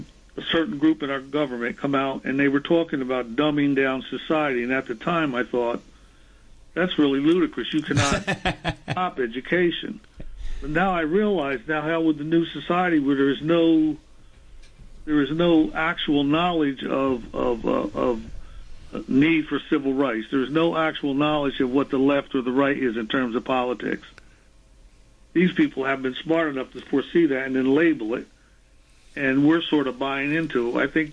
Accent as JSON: {"language": "English", "region": "New York", "country": "United States", "said": "as New Yorker speaking"}